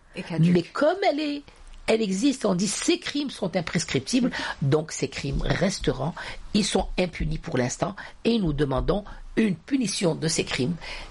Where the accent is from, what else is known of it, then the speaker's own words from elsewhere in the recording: Algeria; moi je suis une Algérienne, je suis victime selon le droit